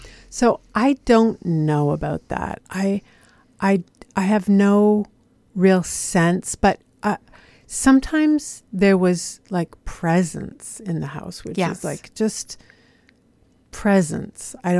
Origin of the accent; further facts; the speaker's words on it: Toronto, Ontario, Canada; That's how I grew up in Toronto.